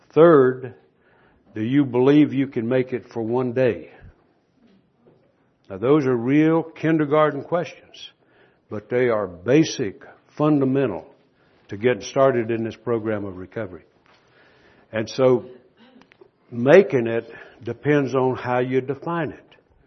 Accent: North Carolina, United States; from North Carolina. Glad to meet you.

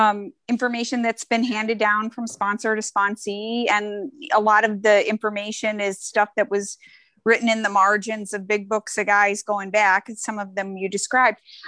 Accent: San Diego, California, United States; because I'm from San Diego and I came up against that prejudice that Central Office had and stuff.

